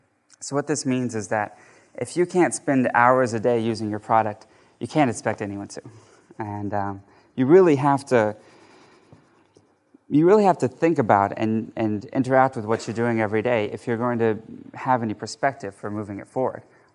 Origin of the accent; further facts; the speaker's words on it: Texas, United States; I realized the common thread between us, which is we're both from Texas.